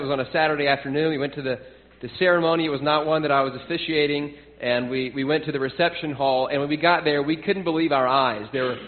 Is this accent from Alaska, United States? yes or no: no; Tennessee, United States; where I grew up in Tennessee, especially in the Baptist churches